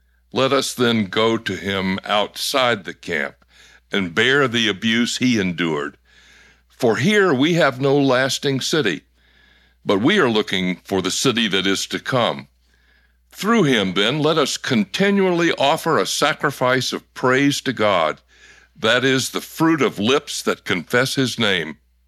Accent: the South, United States; And I can tell you as a Southerner, it is hard to face your past.

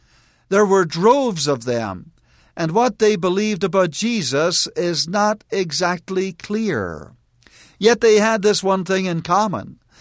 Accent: Ireland; I recall as a youngster growing up in Ireland

